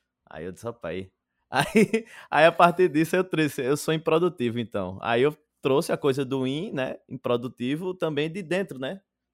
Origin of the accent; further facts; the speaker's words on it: Olinda, Pernambuco, Brazil; also born or lived in Recife; eu moro em Olinda, né, nascido e criado em Olinda, nascido em Recife, mas criado em Olinda